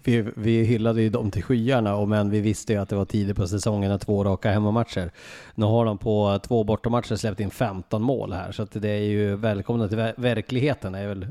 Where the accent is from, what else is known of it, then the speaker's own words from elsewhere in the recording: Västerbotten County, Sweden; Jag är ju från Västerbottenstrakten här, från grund och botten